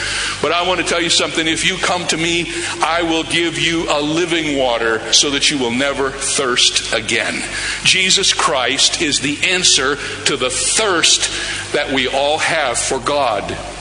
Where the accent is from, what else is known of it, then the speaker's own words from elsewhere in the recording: Cedarville, Ohio, United States; I grew up in Cedarville, Ohio, 8 miles away from Wilberforce University.